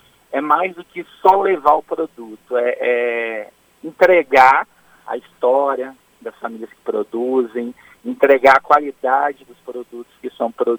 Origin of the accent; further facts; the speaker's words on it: Marechal Floriano, Espírito Santo, Brazil; Eu sou daqui, sou nascido e criado aqui em Marechal Floriano, nasci aqui em Araguaia